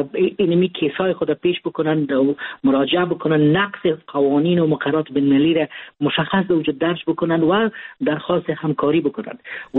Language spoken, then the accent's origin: Persian; Afghanistan; همه ما افغان هستیم و ایج اکرامیم از نام افغان ها گپ میزنیم